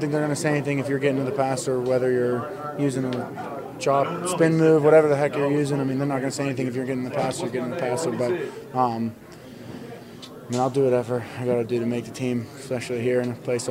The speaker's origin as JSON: {"language": "English", "town": "Duquesne", "region": "Pennsylvania", "country": "United States", "said": "I like telling people, hey, I'm from Duquesne, and they're like, what the heck is that? And they're like, and they see me wearing a shirt and they don't know how to pronounce it if they're not from Pittsburgh, and it's kinda cool."}